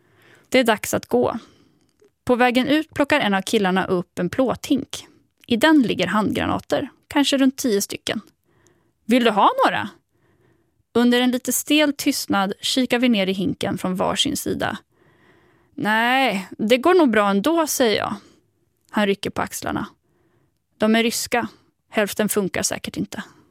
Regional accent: Sweden; När Igor förstår att jag är från Sverige

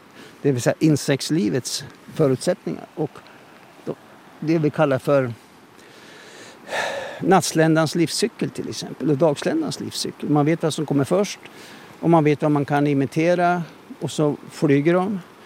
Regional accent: Jämtland County, Sweden; de där åren när jag var grabb hemma i Jämtland

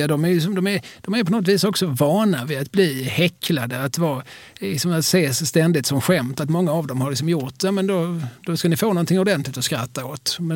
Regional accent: Skåne, Sweden; för oss som skåningar är lite lustigt

